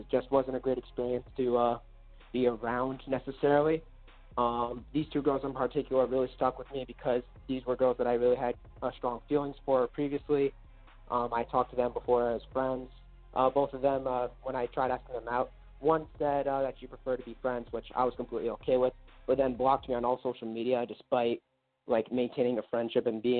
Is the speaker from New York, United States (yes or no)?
yes; Suffern, New York, United States; I come from Suffern, New York, actually.